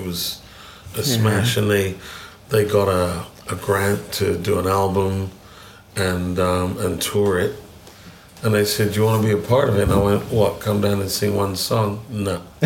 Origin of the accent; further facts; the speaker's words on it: Jamaica; I'm Jamaican. Come from a big family.